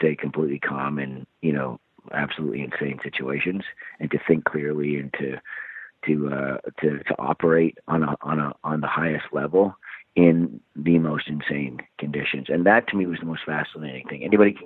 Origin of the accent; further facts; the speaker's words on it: Ireland; now in Vancouver, Canada; And then, when we immigrated from Ireland, we went to Vancouver, Canada.